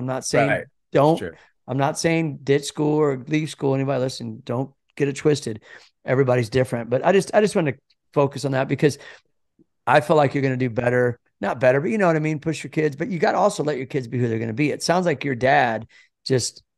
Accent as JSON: {"language": "English", "town": "Kansas City", "country": "United States", "tie": "born or raised there", "said": "And so, you know, I was from Kansas City, so for us graduating, that was a big deal."}